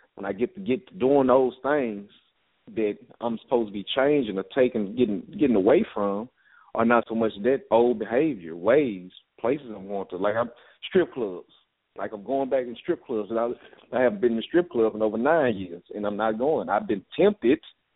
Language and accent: English; Louisiana, United States; moved away; Now, when I go to my hometown, Louisiana, and these people I haven't seen in 21 years, some of them weren't even born when I left.